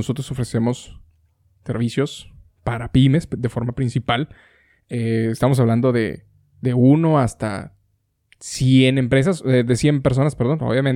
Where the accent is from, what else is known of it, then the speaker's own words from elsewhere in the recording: Monterrey, Nuevo León, Mexico; Aquí somos, en este caso, de aquí somos, de aquí nacimos, en Monterrey.